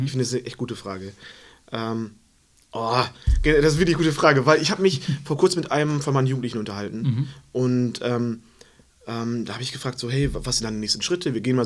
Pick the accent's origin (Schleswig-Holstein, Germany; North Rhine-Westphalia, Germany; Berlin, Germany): North Rhine-Westphalia, Germany; now in Ansbach, Germany; Sauerland, wo ich herkomme